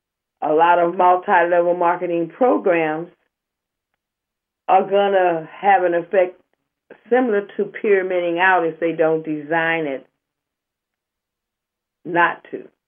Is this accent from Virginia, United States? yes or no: no; Oakland, California, United States; Every kind of scam that has ever been has hit my hometown, Oakland, California.